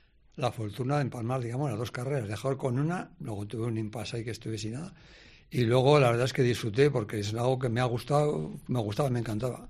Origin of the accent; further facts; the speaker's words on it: Añorbe, Navarre, Spain; En Añorbe, sí, mi pueblo, pues tiene, está liso la plaza, la iglesia y poco más.